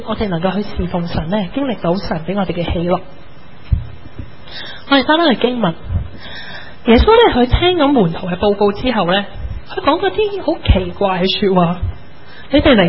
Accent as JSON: {"language": "Chinese", "country": "Hong Kong", "said": "当我们香港人做生意"}